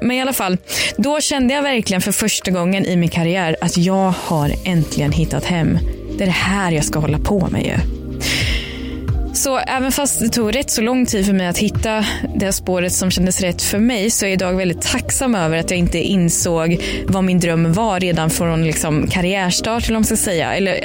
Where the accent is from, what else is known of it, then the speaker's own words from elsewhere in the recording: Linköping, Östergötland, Sweden; i mitt barnrum i villan hemma i Linköping